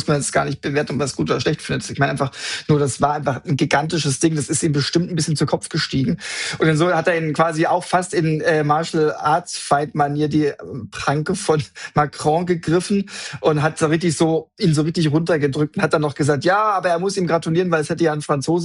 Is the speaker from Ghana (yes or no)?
no; Texas, United States; Also witzig, jetzt bist du quasi in meiner Heimat und ich in deiner fast.